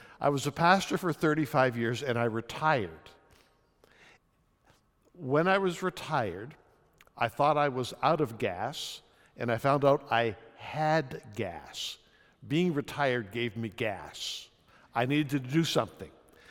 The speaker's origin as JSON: {"language": "English", "region": "Ontario", "country": "Canada", "tie": "born or raised there", "said": "I grew up in Ontario. This means yes in Ontario, and this means no."}